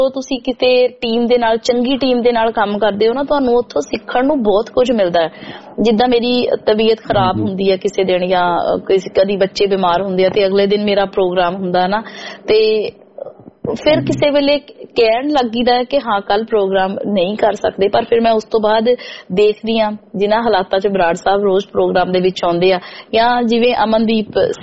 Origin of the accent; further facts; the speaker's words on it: Khudda, Punjab, India; ਖੁੱਡਾ ਜੀ ਮੇਰਾ ਪਿੰਡ ਹੈ